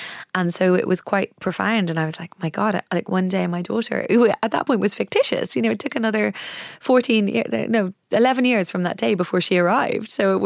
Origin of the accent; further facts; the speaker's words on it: Wicklow, Leinster, Ireland; I was brought up in Wicklow.